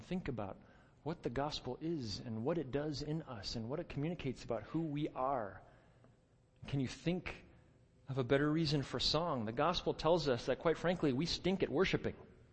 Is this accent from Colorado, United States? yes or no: no; Chicago, Illinois, United States; I'm a Midwest guy. I grew up in Chicago